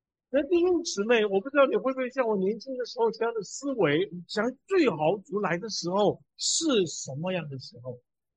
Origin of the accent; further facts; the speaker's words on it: Hong Kong; born there; Chinese is a second language; 那个时候在香港，我从香港出生的，所以你听我的国语不太标准，但没关系，大概你听得懂嘛。